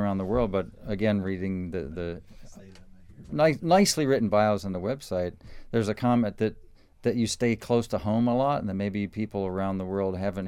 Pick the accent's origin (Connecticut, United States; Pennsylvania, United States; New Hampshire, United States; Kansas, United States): Pennsylvania, United States; because I'm from Southern Pennsylvania, and I used to take horn lessons in Baltimore